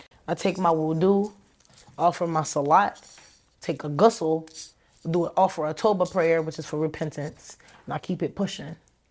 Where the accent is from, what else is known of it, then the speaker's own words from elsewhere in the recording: Philadelphia, Pennsylvania, United States; Just growing up in Philly. Like, that's why we live on the outskirts.